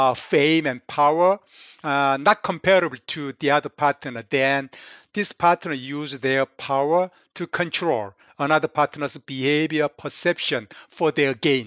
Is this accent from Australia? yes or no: no; South Korea; English is a second language; now in United States; So I mentioned I came from Korea.